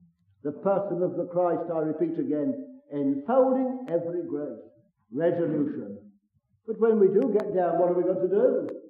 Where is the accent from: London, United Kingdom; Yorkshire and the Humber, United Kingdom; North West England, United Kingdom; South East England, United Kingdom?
London, United Kingdom; I'm a Londoner, and I hardly know anybody here.